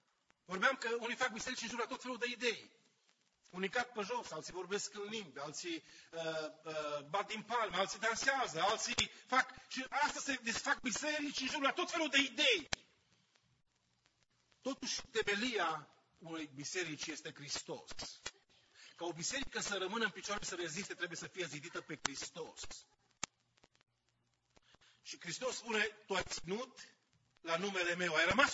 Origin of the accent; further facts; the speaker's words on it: Romania; noi am crescut în România